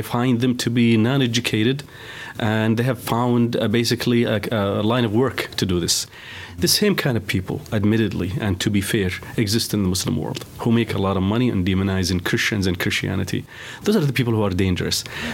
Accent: United States; And I, as an American, I'm proud to hear that.

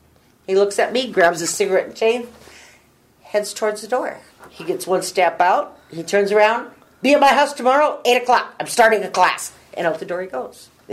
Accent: White Earth Reservation, Minnesota, United States; I'm from the White Earth Reservation. And the Loon is my clan.

